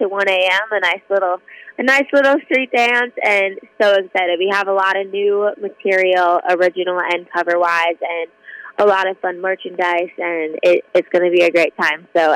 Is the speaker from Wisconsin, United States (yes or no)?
no; North Dakota, United States; I'm a North Dakota girl, so, you know, right, pretty darn close to you guys. And I absolutely love my hometown and where I live now, which is Fargo, and just kind of, you know, taking the ride with the support of having the Midwest as my background.